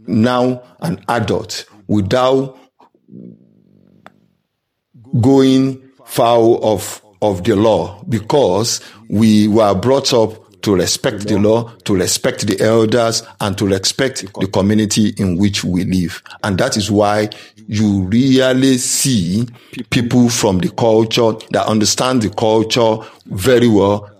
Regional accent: Nigeria; first language Yoruba; English is a second language; now in United Kingdom; family in Nigeria in the year 1974, and I grew up basically in Nigeria speaking the language and living all my life with the Yoruba culture and tradition up until the time I found myself in the United Kingdom.

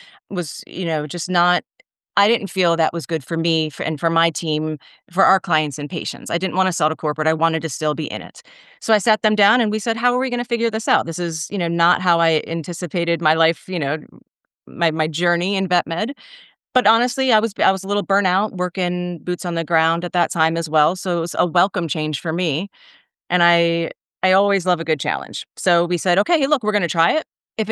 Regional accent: Philadelphia, Pennsylvania, United States; moved away as an adult; now in Phoenix, United States; My hospital is outside of Philadelphia. So that's my hometown. That's where I went to school

